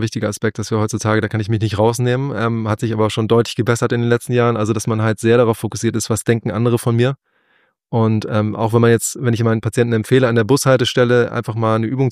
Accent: Hamburg, Germany; Also ich bin ja tatsächlich vor etwa 1,5 Jahren aufs Land gezogen. Also ich bin ja auch ein Hamburger Jung, in Hamburg groß geworden. Und jetzt wohne ich auf dem Lande.

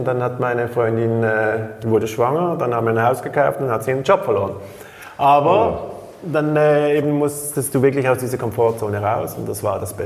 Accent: Switzerland

